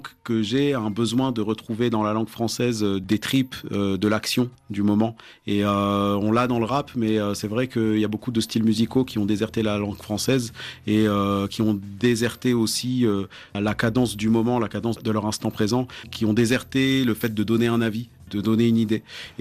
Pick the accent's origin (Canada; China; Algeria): Algeria; Blida, Blida Province; also born or lived in Bab-el-Oued; now in France; je suis berbère. Ma mère voilà vient de Adrar, a grandi à Blida. Moi, je suis né à Bab-el-Oued et j'ai grandi à Blida aussi.